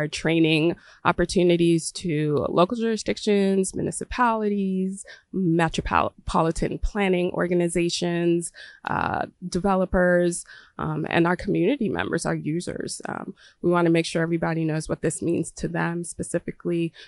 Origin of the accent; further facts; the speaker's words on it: Maryland, United States; I have a lot of experience in that growing up in Maryland and using transit primarily in high school to get to and from practice